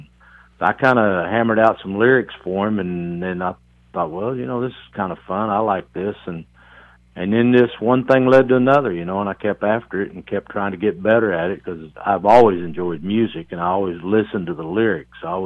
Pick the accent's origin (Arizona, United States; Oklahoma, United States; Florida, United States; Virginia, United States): Oklahoma, United States; Shawnee; I grew up in Shawnee, Oklahoma, about 35 miles east-southeast of Oklahoma City, real small town then.